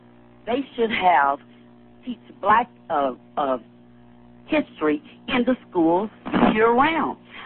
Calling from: Missouri, United States; I'm calling from Missouri.

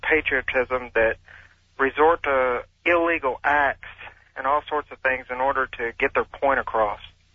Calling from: Ligonier, Indiana, United States; I'm from Ligonier, Indiana.

